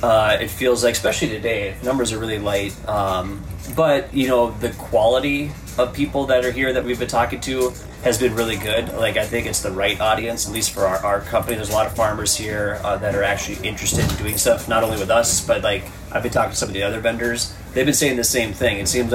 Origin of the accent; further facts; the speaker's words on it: North Dakota, United States; So I grew up on a family farm just south of Castle, North Dakota, kind of by Chaffee.